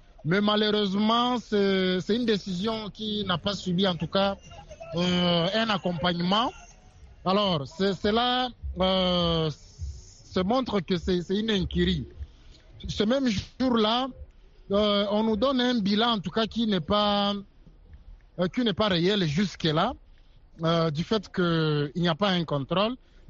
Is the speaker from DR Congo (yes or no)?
yes; DR Congo; Non seulement ici, chez nous, en RDC